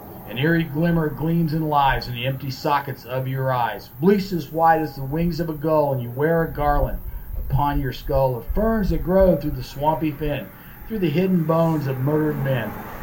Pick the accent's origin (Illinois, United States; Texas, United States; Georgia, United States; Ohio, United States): Texas, United States; Houston; By the way … from Houston. This is one of my favorites. I'm an old oil field guy